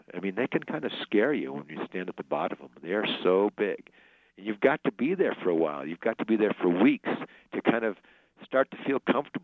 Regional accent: Wyoming, United States; Where I grew up in Wyoming, where you kind of feel like, okay, I'm ready.

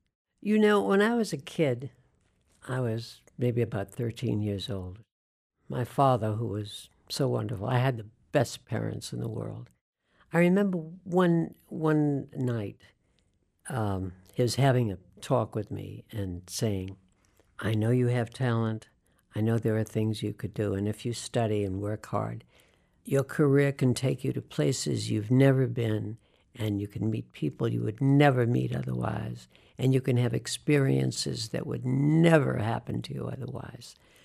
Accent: Worcester, Massachusetts, United States; Worcester was a wonderful place in which to grow up because it was close to Boston.

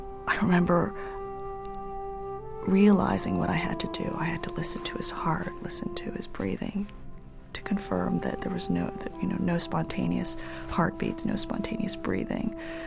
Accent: Connecticut, United States; We talk about this yearly celebration in my hometown called the Shad Derby, which celebrates fish that have come home.

